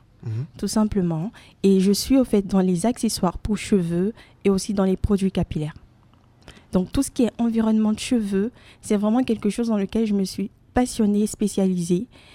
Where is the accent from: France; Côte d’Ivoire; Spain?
Côte d’Ivoire; moved away; depuis mon pays natal, parce que pour rappel, je suis originaire de la Côte d'Ivoire.